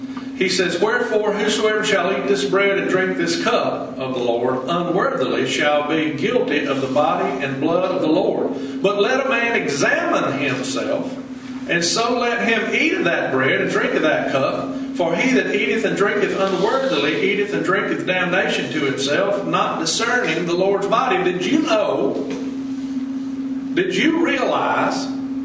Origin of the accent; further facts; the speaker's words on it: Alabama-Georgia state line, United States; I remember growing up, you know, I grew up on the Alabama-Georgia state line. I didn't know anything about Eastern and Central time, but I knew Alabama time, Georgia time.